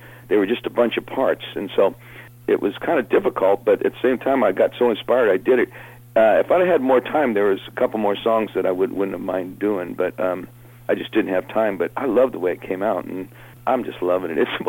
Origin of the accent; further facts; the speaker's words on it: United States; and here I'm an American guy, and we're at war